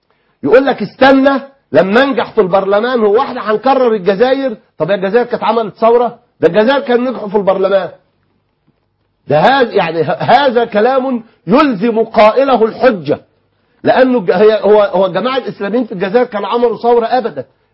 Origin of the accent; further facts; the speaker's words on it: Egypt; بل كمصريين